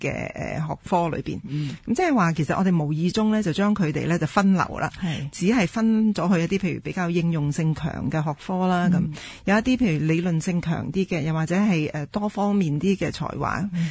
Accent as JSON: {"language": "Cantonese", "country": "China", "said": "就好像我们中国人就要整很多年糕啊，整很多油角"}